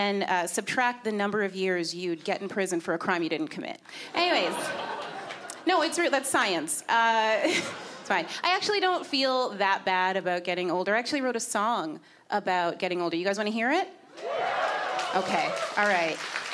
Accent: Scarborough, Ontario, Canada; I'm from Scarborough originally.

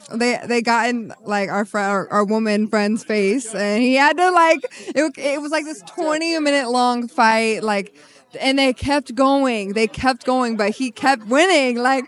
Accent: New York, United States; born there; also born or lived in Austin, United States; And I was born in New York. I've always wanted to live there at least once.

